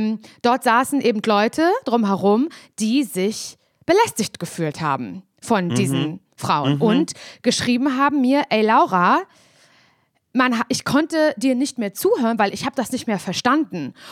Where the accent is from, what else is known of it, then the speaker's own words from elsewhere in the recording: East Germany, Germany; weil ich komme auch aus Ostdeutschland.